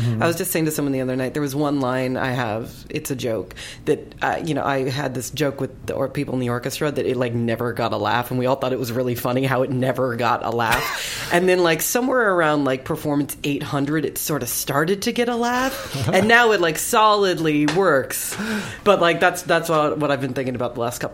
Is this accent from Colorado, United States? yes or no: yes; Denver, Colorado, United States; Yeah, I'm from Denver.